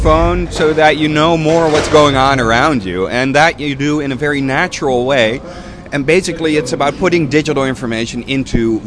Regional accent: Amsterdam, North Holland, Netherlands; I'm from Amsterdam.

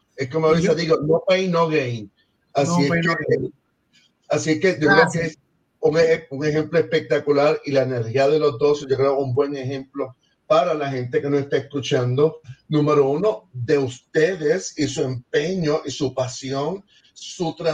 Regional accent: Mayagüez, Puerto Rico; Yo soy de Mayagüez

